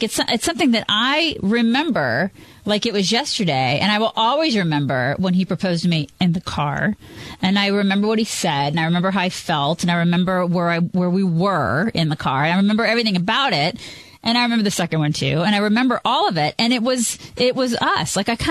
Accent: the South, United States; I was raised in the South.

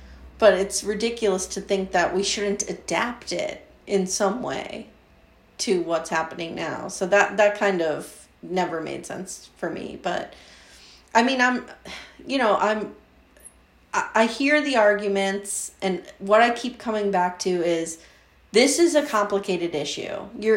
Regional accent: Pennsylvania, United States; I grew up in Pennsylvania. I live in Pennsylvania.

